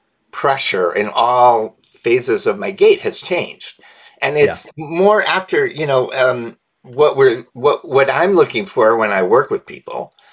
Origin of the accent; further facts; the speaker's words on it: New York, United States; Because I grew up near Oswego, New York, the shoes I'm wearing, by the way. That I love that. I grew up 11 miles from Oswego.